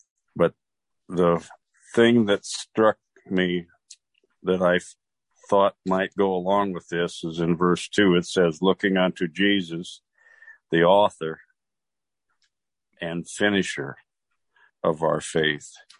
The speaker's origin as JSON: {"language": "English", "town": "Marengo", "region": "Iowa", "country": "United States", "said": "I'm from Marengo, Iowa."}